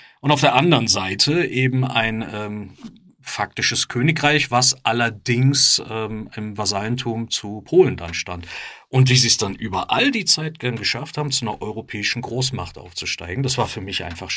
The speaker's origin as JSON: {"language": "German", "region": "Berlin", "country": "Germany", "said": "Es ist eine große Ehre in dem Zuge, als Berliner nochmal genannt zu werden. Man muss ja mittlerweile Ex-Berliner sagen, so weh es irgendwo auch tut."}